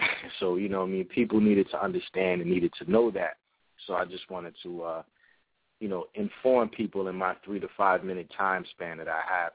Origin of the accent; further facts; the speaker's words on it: New Brunswick, New Jersey, United States; also born or lived in Willingboro; Okay, well … I am from New Brunswick, New Jersey. I grew up between New Brunswick and Willingboro, New Jersey.